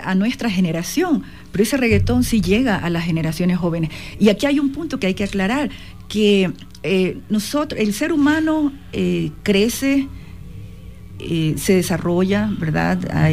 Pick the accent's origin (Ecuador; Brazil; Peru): Ecuador; todos somos ecuatorianos